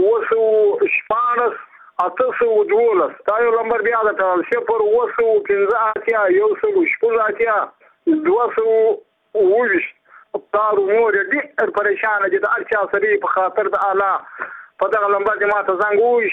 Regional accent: Muqur, Badghis, Afghanistan; زه خپل د بادغیس ولایت یم، د مقر د ولسوالۍ یم، دورو د کلي یم.

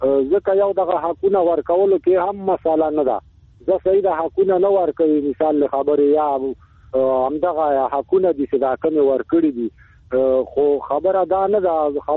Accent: Afghanistan; زه افغان مهاجر يم، کډلی زدران يم

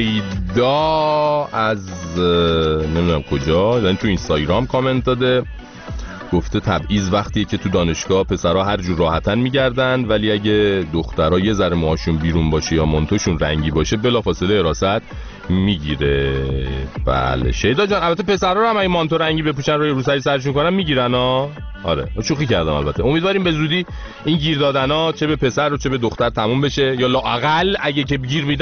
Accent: Iran; با افتخار به دانش آموزان گفتم من ایرانیم،

